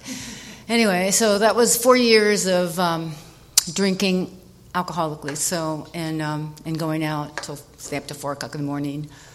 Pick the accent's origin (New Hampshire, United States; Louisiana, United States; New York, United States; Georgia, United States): New York, United States; So then I'm from New York, and in New York, we drink a lot, the bars.